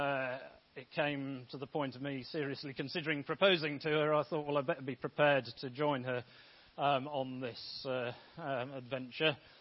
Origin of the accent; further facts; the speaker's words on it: Bromsgrove, West Midlands, United Kingdom; Bromsgrove is my hometown. I've been here for nearly 39 years, and Grace Church is my home church.